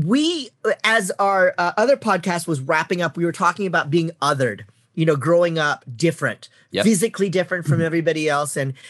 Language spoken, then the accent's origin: English; San Francisco, California, United States; this would happen to me because I grew up in San Francisco.